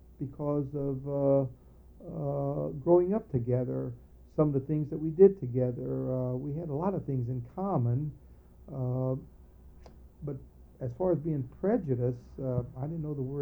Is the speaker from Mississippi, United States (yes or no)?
no; Pittsburgh, Pennsylvania, United States; from the way that I was raised in Lincoln Place and with my friends, it didn't make any difference with me.